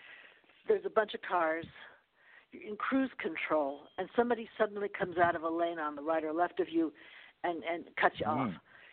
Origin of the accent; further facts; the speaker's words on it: New York, United States; I'm, as you know, I'm born and bred in New York.